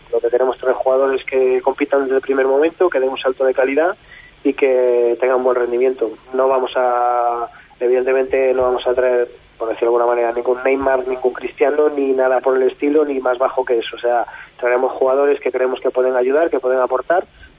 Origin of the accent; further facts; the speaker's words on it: Bembibre, Castile and León, Spain; now in Córdoba, Spain; A Bembibre, complicado, sí, complicado. Me encantaría porque, bueno, ya digo que son mis raíces y me encantaría volver